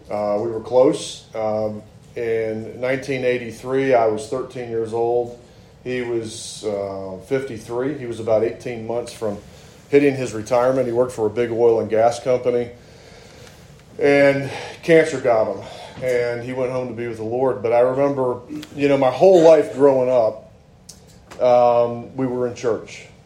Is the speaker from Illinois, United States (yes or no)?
no; New Martinsville, West Virginia, United States; born there; So I was born in West Virginia. I was born over in Wetzel County, New Martinsville.